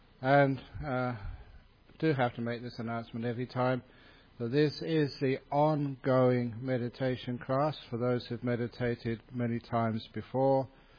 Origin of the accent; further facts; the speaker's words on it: England, United Kingdom; which is a very, almost makes me angry, being an English monk.